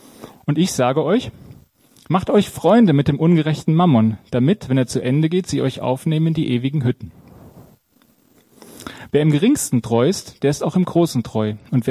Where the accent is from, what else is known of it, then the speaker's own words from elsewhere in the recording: Marburg, Hesse, Germany; Also ich komme aus Marburg, da gibt es tatsächlich noch Bauernhöfe.